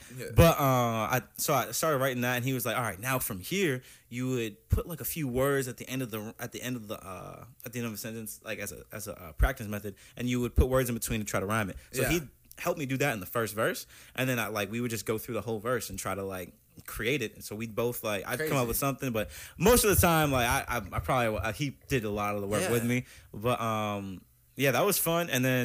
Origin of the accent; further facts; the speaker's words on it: Lunenburg, Massachusetts, United States; I'm from Mass, like the outskirts of Boston, small town called Lunenburg.